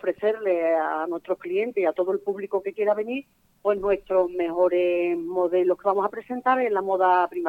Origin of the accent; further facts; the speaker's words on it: Extremadura, Spain; aunque somos extremeños, somos mudados a la moda flamenca